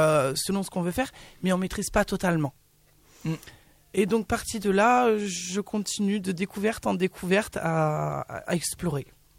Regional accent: Paris, Île-de-France, France; De Paris.

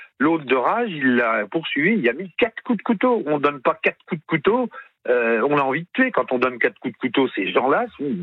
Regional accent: Châteauroux, Centre-Val de Loire, France; born there; Oui, je suis né à Châteauroux.

